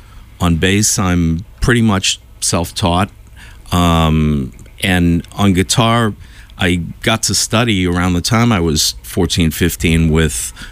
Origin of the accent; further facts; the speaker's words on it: Needham, Massachusetts, United States; also born or lived in Brighton; well, I grew up in Brighton, and then when I was about 6 years old, my parents moved out to Needham. And I spent, like I was telling you, I spent most of my time in Boston.